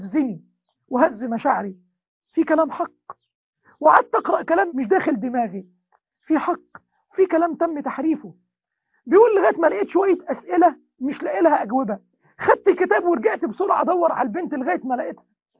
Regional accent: Egypt; احنا طبعا كمصريين بنحب المحترفين،

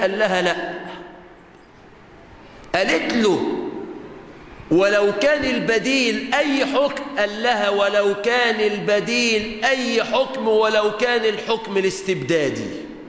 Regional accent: Mansoura, Dakahlia, Egypt; كان منهم بلدتنا المنصورة

